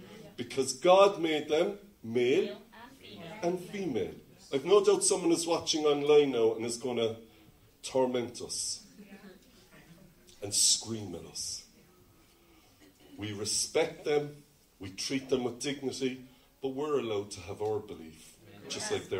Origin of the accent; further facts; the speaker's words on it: Ireland; Look, I am so comfortable being Irish. I will out-Irish anyone.